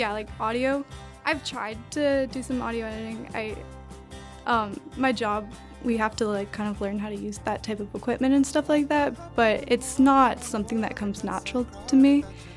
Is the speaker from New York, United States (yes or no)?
no; Virginia, United States; I'm from Nova, which I feel like a lot of VCU students are from.